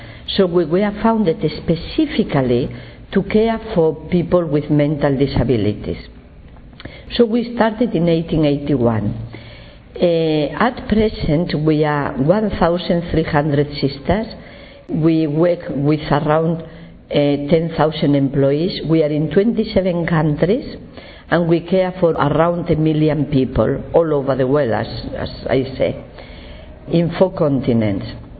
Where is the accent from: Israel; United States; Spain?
Spain; English is a second language; I'm from Spain.